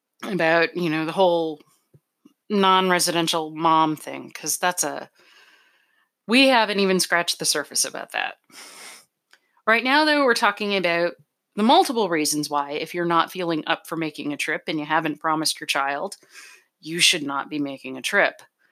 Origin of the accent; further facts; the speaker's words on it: New York, United States; I'm a New Englander. I grew up out in Western New York.